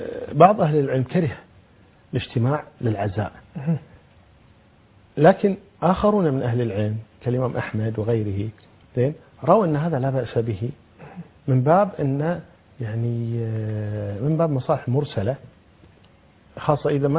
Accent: Kuwait; أنا ما أدري عن باقي البلاد لكن أذكر عن الكويت عندنا كمثال

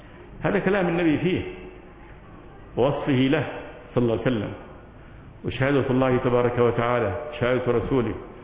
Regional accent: Egypt; مثل عادة عندنا في مصر لما نشوف الإنسان غصن الشجرة واقع على الطريق

